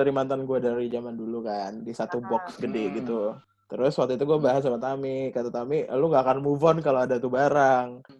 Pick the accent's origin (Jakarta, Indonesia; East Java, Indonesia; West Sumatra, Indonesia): West Sumatra, Indonesia; Padang; kebetulan gue ini orang Padang.